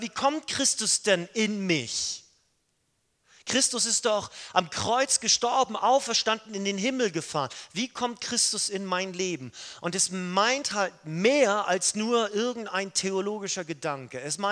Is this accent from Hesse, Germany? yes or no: no; Schleswig-Holstein, Germany; Wir haben das heute Mittag gehabt bei uns in Schleswig-Holstein.